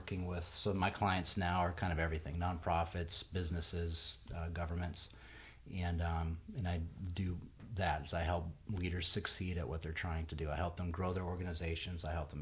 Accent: Anchorage, Alaska, United States; I'm from Anchorage. I grew up in Anchorage, so this has been home for me.

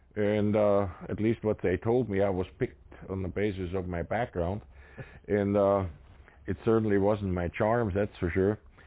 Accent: Germany; English is a second language; moved away as an adult; now in United States; I grew up in Germany during World War II, and I immigrated from Germany in 1959.

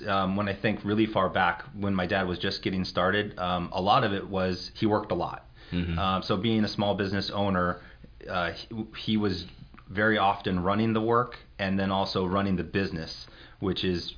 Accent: Anchorage, Alaska, United States; Yes, born and raised in South Central Anchorage. Basically grew up here playing hockey, football, and tagging along with my dad on construction jobs.

